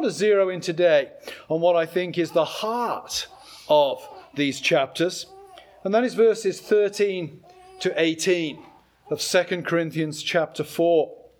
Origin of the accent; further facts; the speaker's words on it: England, United Kingdom; Paul has what I find, I guess, as an Englishman, that very attractive trait of not really talking about his inner feelings very, very much.